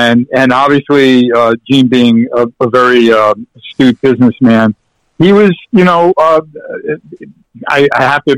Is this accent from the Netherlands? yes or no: no; New York, United States; And Greenwich Village meant a lot to me growing up in New York.